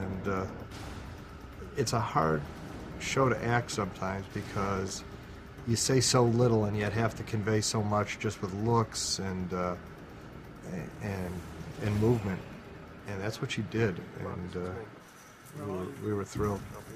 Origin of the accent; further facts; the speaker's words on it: Detroit, Michigan, United States; are both from Detroit. Just a little known fact.